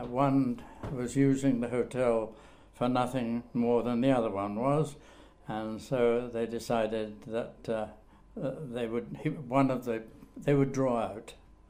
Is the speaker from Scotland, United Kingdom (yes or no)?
yes; Glasgow, Scotland, United Kingdom; I was born in Glasgow, in Shawlands, in Peveril Avenue, on the 10th of January 1921, which, if you can still count, I am now in my 95th year.